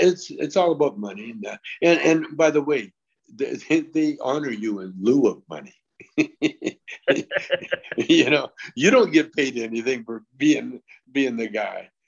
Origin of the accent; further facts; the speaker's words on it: Canada; I'm a Canadian.